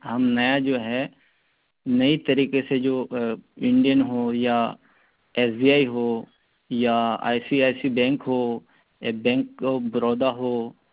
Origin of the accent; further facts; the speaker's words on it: Katihar, Bihar, India; मैं एक ग्रामीण क्षेत्र से हूँ, प्रासन नया टोला, पोस्ट बिगोर हाट, थाना बारसोई, जिला कटिहार, बिहार।